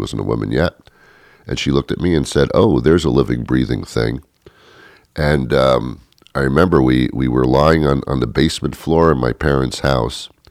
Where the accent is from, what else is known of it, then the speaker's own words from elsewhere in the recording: New Jersey, United States; born there; Yes, I've been in New Jersey, and actually, I was born in New Jersey.